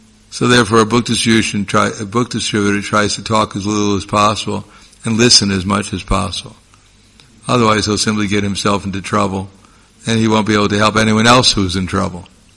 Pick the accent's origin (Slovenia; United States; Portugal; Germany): Slovenia; Kranj; English is a second language; Yes, I'm from Slovenia.